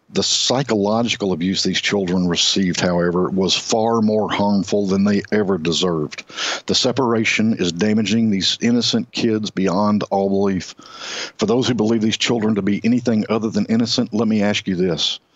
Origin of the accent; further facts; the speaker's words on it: Texas, United States; in my home state of Texas over the past few months